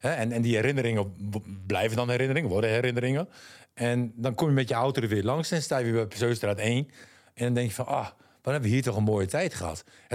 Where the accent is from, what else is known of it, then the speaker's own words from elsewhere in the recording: Groningen, Netherlands; Nou, ik ben opgegroeid in Paddepoel. En toen ik 12, 13 jaar was, gingen we van Perseusstraat nummer 1... gingen naar Dierenriemstraat nummer 80.